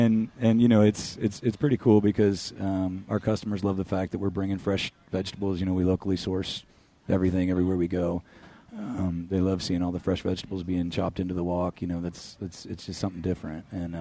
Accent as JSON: {"language": "English", "town": "Toledo", "region": "Ohio", "country": "United States", "said": "But I'm originally from Toledo."}